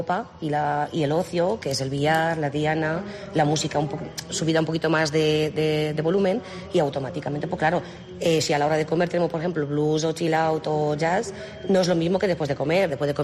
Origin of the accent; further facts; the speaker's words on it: Romania; Spanish is a second language; now in Castellón, Spain; Yo soy rumana.